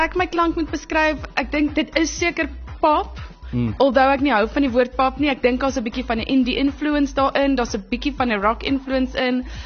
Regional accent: Swellendam, Western Cape, South Africa; ek het op Swellendam groot geword, so ek was daar op laerskool en natuurlik dis fantasties om 'n klein dorpie groot te word.

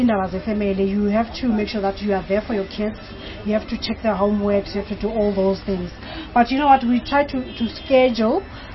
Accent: Soweto, Gauteng, South Africa; I grew up here in Soweto.

